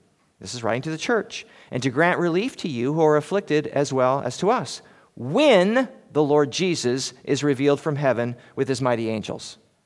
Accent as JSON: {"language": "English", "region": "Washington", "country": "United States", "tie": "born or raised there", "said": "I know I-90 well, growing up in Eastern Washington, going to school at PLU, and then having family and friends over there for years."}